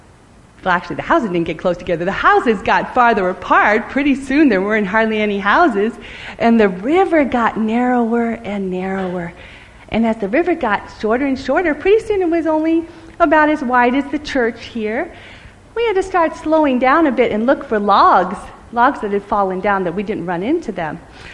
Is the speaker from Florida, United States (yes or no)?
yes; Florida, United States; I grew up in Florida on a river or next to a river